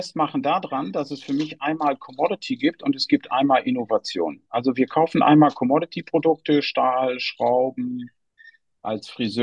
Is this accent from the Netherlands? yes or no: yes; Netherlands; Ich bin als Deutscher in Holland aufgewachsen